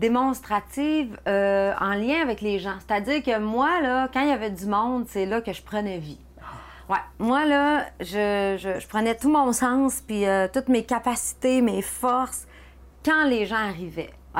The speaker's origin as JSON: {"language": "French", "town": "Girardville", "region": "Quebec", "country": "Canada", "tie": "born or raised there", "said": "Moi, je m'inventais un monde là, chez nous à Girardville."}